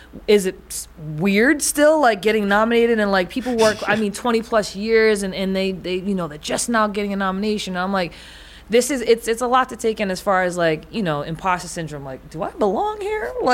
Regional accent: New England, United States; Then you mix it with the fact that I come from New England, from a first contact tribe that was damn near wiped out.

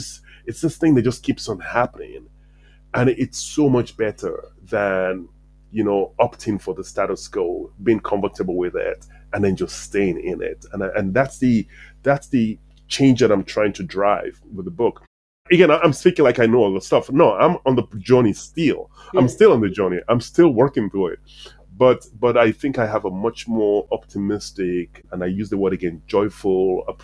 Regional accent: Sierra Leone; moved away as an adult; now in United States; I grew up in Sierra Leone. I was born in Sierra Leone, West Africa, and came to the US when I was about 18, 19 to attend college.

